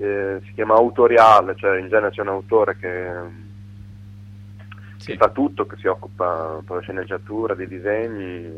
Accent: Cervia, Emilia-Romagna, Italy; born there; questa atmosfera afosa che proprio è quella che della città poi dove sono nato a Cervia, veramente.

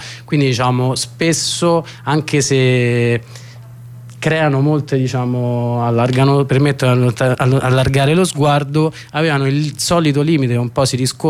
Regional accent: Rome, Lazio, Italy; Noi io che sono di Roma, a volte è difficile pensarsi fuori dalla città

